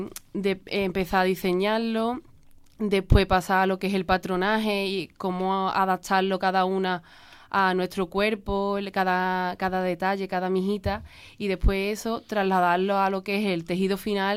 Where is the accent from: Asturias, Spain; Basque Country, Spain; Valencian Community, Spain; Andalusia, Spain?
Andalusia, Spain; Osuna; Yo soy de una aldea que pertenece a Osuna que se llama el Puerto de la Encina.